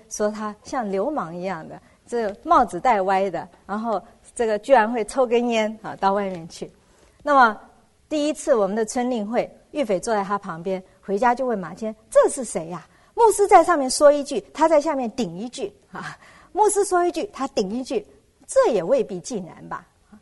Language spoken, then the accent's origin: Chinese; China